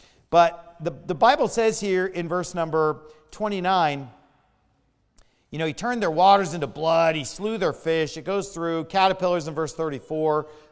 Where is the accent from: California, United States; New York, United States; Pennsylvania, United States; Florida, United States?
California, United States; Sacramento; especially the kind that I grew up with in Sacramento are the really hairy kind.